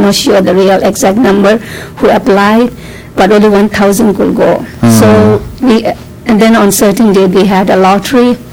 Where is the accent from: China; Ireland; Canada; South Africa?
China; Tibet; now in Oregon, United States; I'm from Tibet.